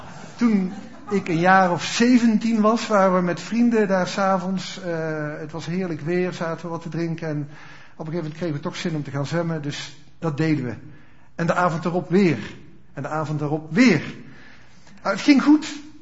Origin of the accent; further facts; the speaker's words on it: Dongen, North Brabant, Netherlands; En ik kom ook uit Dongen. Ik heb daar lang gewoond. En waar wij woonden vroeger, daar was een kanaal in de buurt, vlak achter ons huis.